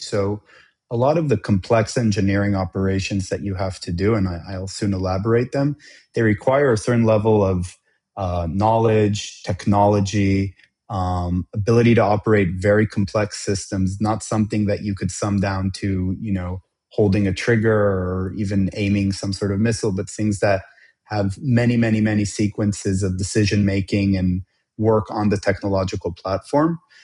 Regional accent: Israel; I'm a dual citizen, Israeli and America, but born and raised in Israel.

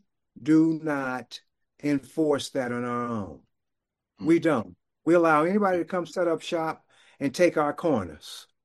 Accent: University City, Missouri, United States; My hometown of University City, St. Louis, has more Chinese businesses in a mile square block than there are Black businesses in that town.

